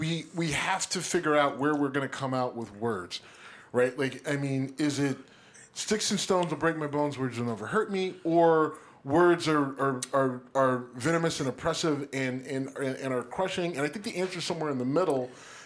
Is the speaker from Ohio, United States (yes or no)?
yes; Youngstown, Ohio, United States; I grew up in Youngstown, Ohio. Trust me. I still hear colored a lot.